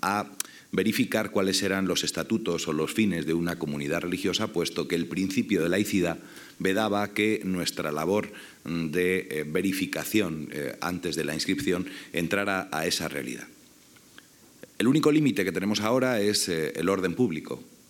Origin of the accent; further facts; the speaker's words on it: Madrid, Community of Madrid, Spain; vengo de España, vengo de Madrid, de la Universidad Autónoma de Madrid, donde soy catedrático